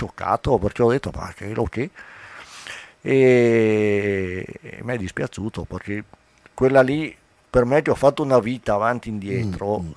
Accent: Belluno, Veneto, Italy; also born or lived in Agordo; io sono nato ad Agordo, quindi sono nato qua, però per motivi dei miei di lavoro così ci siamo trovati a Belluno.

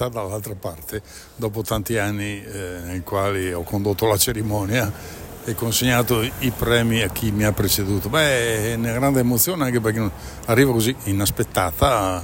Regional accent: Belluno, Veneto, Italy; Ho sempre detto: io vengo da Belluno e poi faccio un po' di sospensione, perché vedo le facce che si interrogano dicendo: dov'è Belluno?

